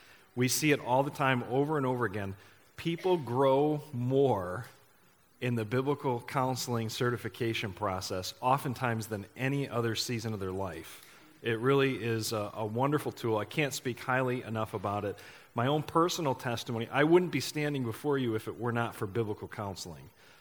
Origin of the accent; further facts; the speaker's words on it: Batavia, New York, United States; I hail from Batavia, New York. I'm a pastor there. Have been for 15 years.